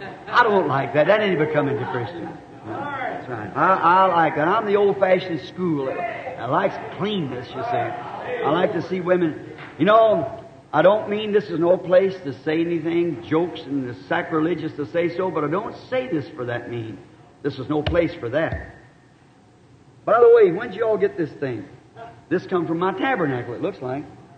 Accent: the South, United States

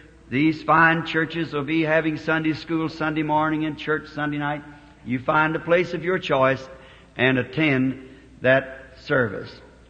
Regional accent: the South, United States; Is it dinner or supper here? I'm a Southerner, and it's supper to me.

